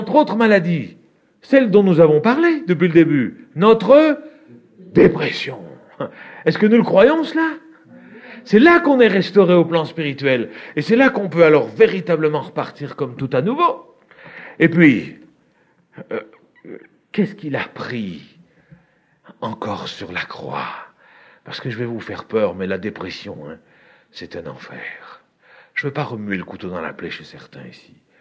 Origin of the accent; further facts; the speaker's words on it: France; Moi, je suis français